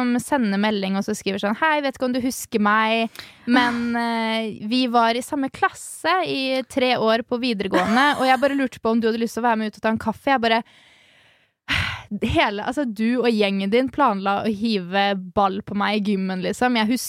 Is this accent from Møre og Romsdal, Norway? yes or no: no; Halden, Østfold, Norway; når jeg er i hjembyen min i Halden